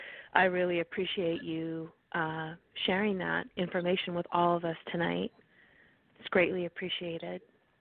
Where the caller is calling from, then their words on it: California, United States; and I'm calling from California this evening.